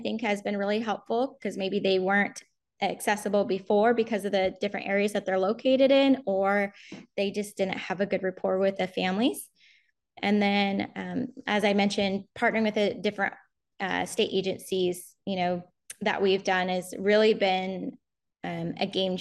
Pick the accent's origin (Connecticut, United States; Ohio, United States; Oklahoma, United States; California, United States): California, United States; They're contracting with us to do intake clinics up in Lassen County, which is my hometown.